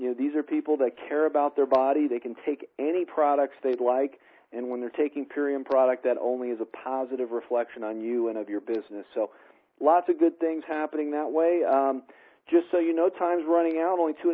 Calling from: Colorado, United States; I'm calling in from Colorado this evening.

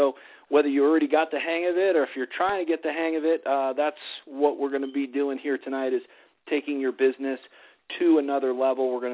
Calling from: Colorado, United States; I'm calling in from Colorado tonight.

